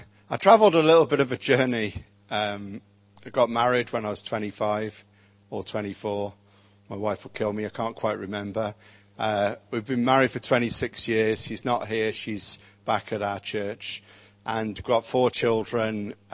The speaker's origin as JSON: {"language": "English", "town": "Birmingham", "region": "West Midlands", "country": "United Kingdom", "said": "I was from Birmingham. I dropped out of school when I was 16."}